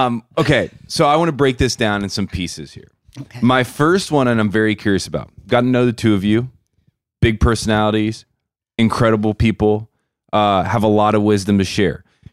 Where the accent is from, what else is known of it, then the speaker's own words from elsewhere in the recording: Midwest, United States; My faith is very important to me. I'm from the Midwest.